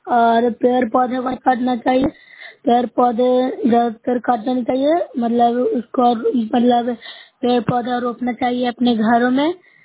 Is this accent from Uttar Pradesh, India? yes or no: no; Bihar, India; मैं नुरसा ब्लॉक से हूँ, जिला नालंदा की निवासी हूँ।